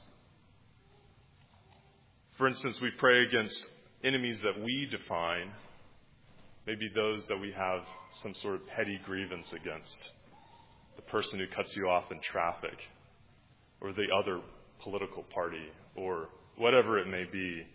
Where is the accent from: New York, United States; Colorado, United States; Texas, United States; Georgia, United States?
Georgia, United States; Atlanta; I grew up in Atlanta, Georgia, in a suburb